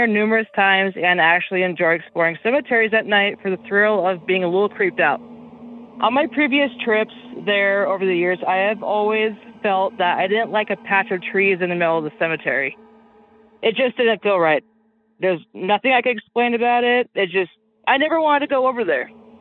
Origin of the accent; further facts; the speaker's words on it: Parker, Colorado, United States; Hello, first time caller here, and … I am from Parker, Colorado.